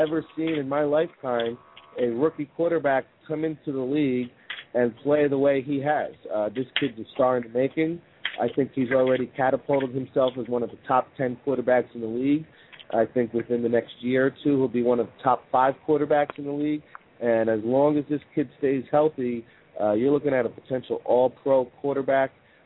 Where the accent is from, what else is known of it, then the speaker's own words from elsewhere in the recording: New Jersey, United States; And I'm from Jersey.